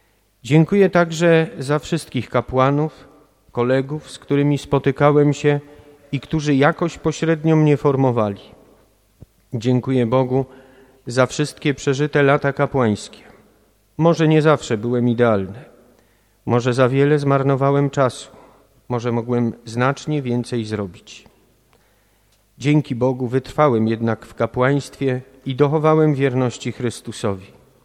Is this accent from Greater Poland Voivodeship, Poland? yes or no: no; Lesser Poland, Poland; wychowywałem się w kręgu oddziaływania ówczesnego pasterza krakowskiej diecezji, a później ojca świętego Jana Pawła II.